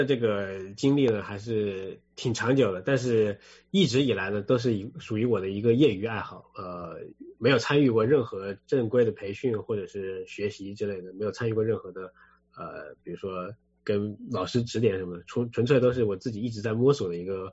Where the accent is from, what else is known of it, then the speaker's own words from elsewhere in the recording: Wuhan, Hubei, China; 我是因为我是武汉人，我是土生土长的武汉人，所以我在看家乡的足球活动呢